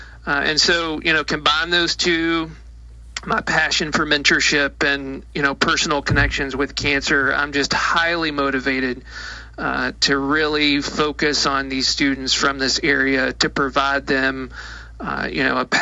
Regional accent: Appalachia, United States; I am from Appalachia, from a very rural area, isolated area. Grew up 100 miles away from the nearest university

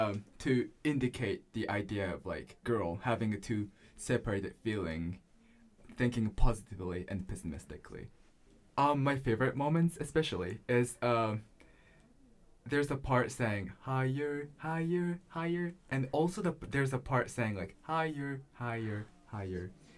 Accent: Tokyo, Japan; I'm a composer from Tokyo.

